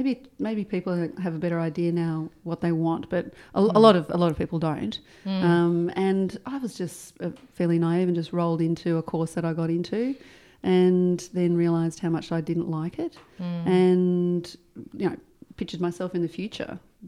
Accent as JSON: {"language": "English", "town": "Canberra", "region": "Australian Capital Territory", "country": "Australia", "tie": "born or raised there", "said": "So growing up in Canberra was good, great outdoors, lots of space, freedom, easy car parking."}